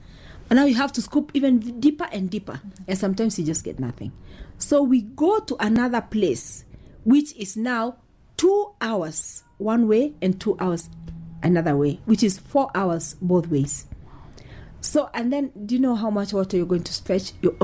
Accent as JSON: {"language": "English", "town": "Baragoi", "region": "Samburu County", "country": "Kenya", "second_language": "English", "lives_now": "Kajiado, Kenya", "said": "I'm originally from Samburu County, from a place called Baragoi. And then I got married. Now my home is in Kajiado because that's where my husband comes from."}